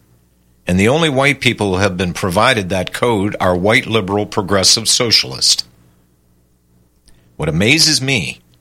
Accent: Atlanta, Georgia, United States; I was raised in Atlanta's historic Old Fourth Ward, which produced Dr. Martin Luther King Jr.

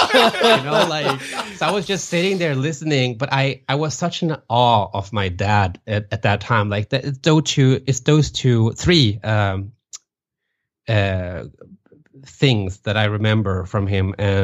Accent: Västra Götaland, Sweden; English is a second language; I'm from the West Coast, close to Gothenburg.

